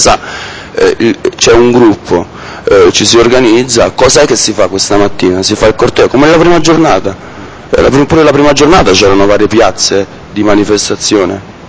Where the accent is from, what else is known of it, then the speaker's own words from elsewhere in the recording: Naples, Campania, Italy; No, perché veniamo da Napoli